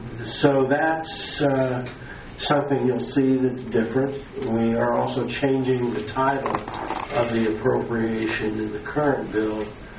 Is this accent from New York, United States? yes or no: no; Missouri, United States; it's allowed me to fulfill a lifelong ambition that came from growing up in Missouri